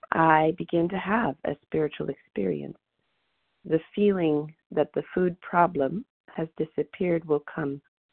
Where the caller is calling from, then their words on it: Monterey, California, United States; gratefully recovered here in Monterey, California